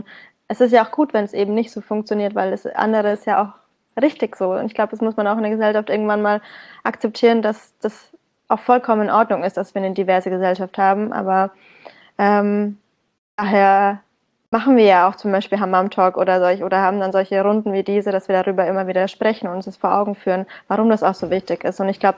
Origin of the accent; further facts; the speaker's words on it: Bamberg, Bavaria, Germany; also ich selber habe ja auch meinen syrischen Background, den habe ich in meiner Heimatstadt Bamberg auch nie so ausleben können